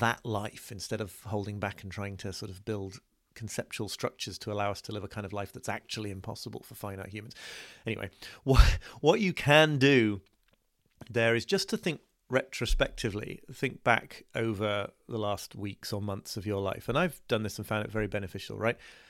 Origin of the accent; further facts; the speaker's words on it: United Kingdom; So I am a man, but on the other hand, I'm British